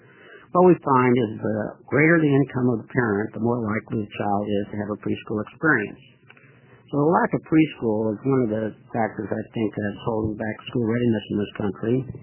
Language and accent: English; Connecticut, United States; and they're called, in my home state of Connecticut, they're also called family resource centers